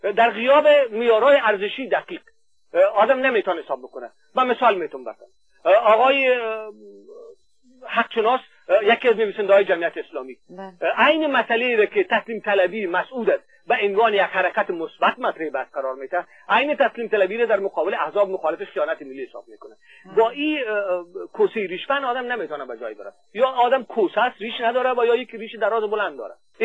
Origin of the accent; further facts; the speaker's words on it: Afghanistan; first language Dari; من خودم زبان مادریم دری است